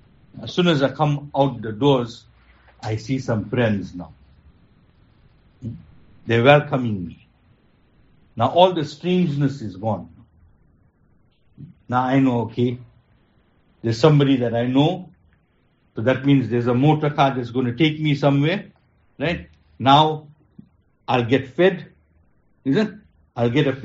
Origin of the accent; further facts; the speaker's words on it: Durban, KwaZulu-Natal, South Africa; now in Cape Town, South Africa; Now imagine, I came from Durban, right? Landed in Cape Town.